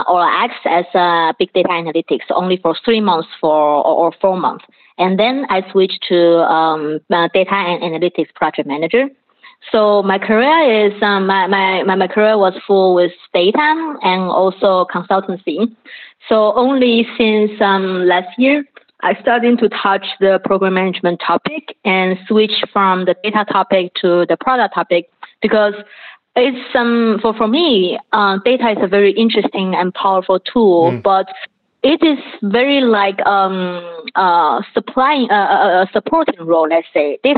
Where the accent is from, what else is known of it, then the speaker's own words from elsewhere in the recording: Taiwan; moved away as an adult; now in Berlin, Germany; So I'm originally from Taiwan.